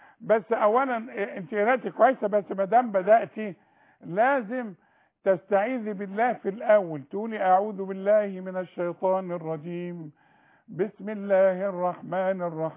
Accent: Egypt; احنا الاثنين مصريين بقى.

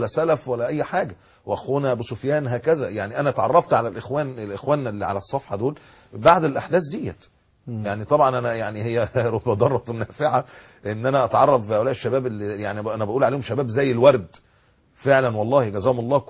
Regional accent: Alexandria, Alexandria Governorate, Egypt; زي فضيله الشيخ المحلاوي بارك الله في عمره عندنا في اسكندريه،

